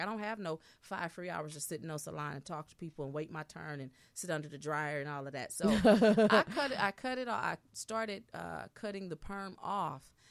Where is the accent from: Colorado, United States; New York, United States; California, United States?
California, United States; because I'm from California and Californians don't really get perms.